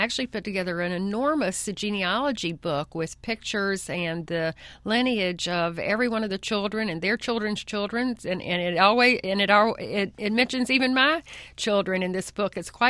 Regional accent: Mount Airy, North Carolina, United States; but for me, as a child growing up in Mount Airy, I couldn't go walk the streets of Main Street without somebody stopping even me as a little child

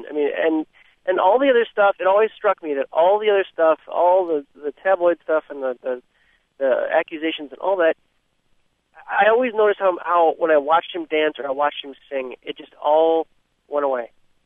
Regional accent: New York, United States; now in Cleveland, United States; I grew up in Western New York, near Chautauqua Lake, and it's a very agricultural, rural area.

